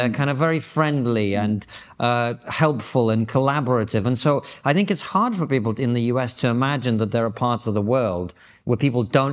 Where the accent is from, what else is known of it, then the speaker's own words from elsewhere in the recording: Russia; I was born in Russia, grew up in the Soviet Union.